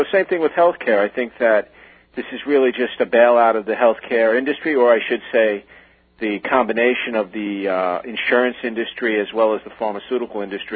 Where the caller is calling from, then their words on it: Mount Sinai, New York, United States; Mount Sinai, New York.